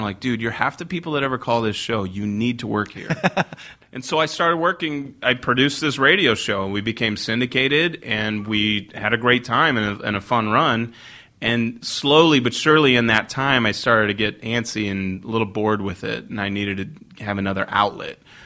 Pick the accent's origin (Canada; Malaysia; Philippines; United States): Philippines; also born or lived in England; I was born in England, but my father was in the Royal Air Force, and so we moved to the Philippines when I was two.